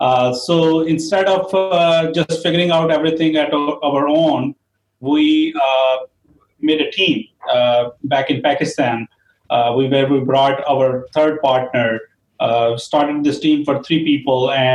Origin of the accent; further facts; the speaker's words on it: Long Island, New York, United States; I am from Long Island, New York